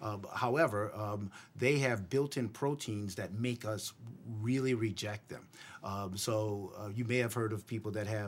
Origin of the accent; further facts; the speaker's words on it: Louisiana, United States; So I'm originally from Louisiana. That's why I have the French last name. I'm from southern Louisiana